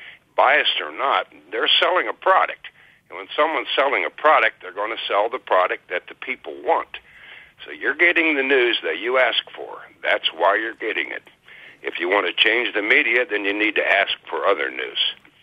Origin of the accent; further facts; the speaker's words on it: United States; And I am diehard American. I love this country.